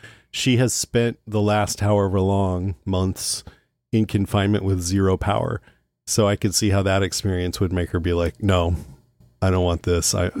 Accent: United States; I've never been like a big proponent of monarchies or anything. I'm an American. I don't get it.

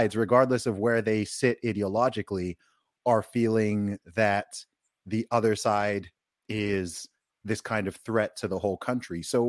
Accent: Saudi Arabia; I grew up in Saudi Arabia, and I was in an international school from kindergarten up until fifth grade.

